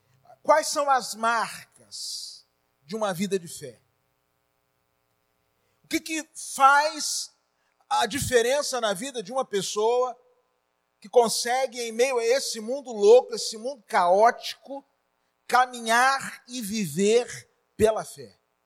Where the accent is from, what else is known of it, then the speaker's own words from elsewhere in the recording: Maceió, Alagoas, Brazil; E sou lá de Maceió. Lugar maravilhoso, gente.